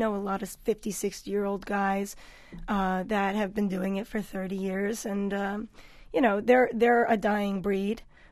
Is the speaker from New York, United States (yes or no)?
yes; New York, United States; it just seemed like the most instant adventure I could embark on in New York while living in my hometown.